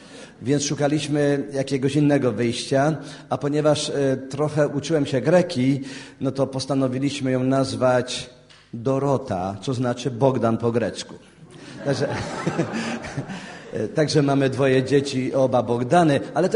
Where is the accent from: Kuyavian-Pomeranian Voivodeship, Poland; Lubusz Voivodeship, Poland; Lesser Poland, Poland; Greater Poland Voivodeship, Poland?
Lesser Poland, Poland; Oświęcim; Pochodzę z Oświęcimia.